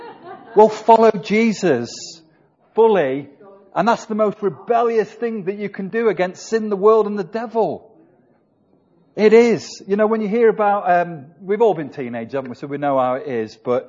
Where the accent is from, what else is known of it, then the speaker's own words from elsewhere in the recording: United Kingdom; Tea used to be our favourite drink as British, but it's not now, it's coffee.